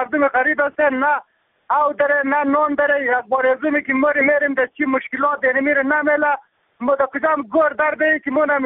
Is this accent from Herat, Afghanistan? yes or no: no; Bamyan, Afghanistan; ما یکی از بامیان هستم